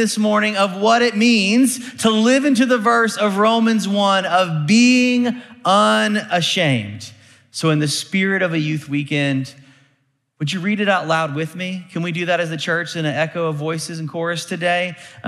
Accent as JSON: {"language": "English", "town": "Tulsa", "region": "Oklahoma", "country": "United States", "said": "I just need to tell you, I am from Tulsa, Oklahoma, and always a little bit reticent to head south to Texas"}